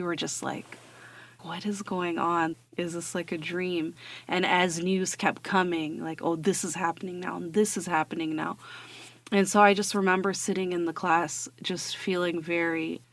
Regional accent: Illinois, United States; also born or lived in Calgary; I said, "I grew up in Southern Illinois. I was born in Calgary."

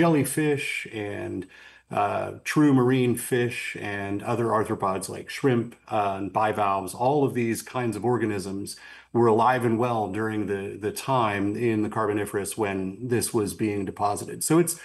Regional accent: West Virginia, United States; And I grew up in West Virginia, which is definitely a coal mining state.

